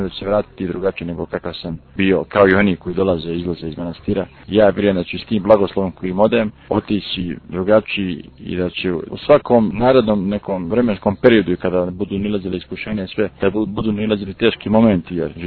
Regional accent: Herceg Novi, Herceg Novi Municipality, Montenegro; ja pošto dolazim iz grada koji se nalazi na moru, ja sam iz Herceg Novog inače

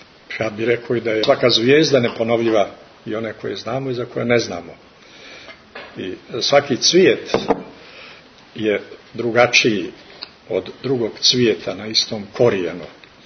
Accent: Montenegro; ja sam iz Crne Gore

